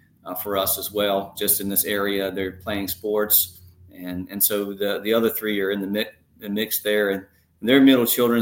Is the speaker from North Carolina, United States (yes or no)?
yes; North Carolina, United States; moved away as an adult; also born or lived in Southern California; moved to Southern California from North Carolina. So you'll know my accent is not, yeah. Not a Washingtonian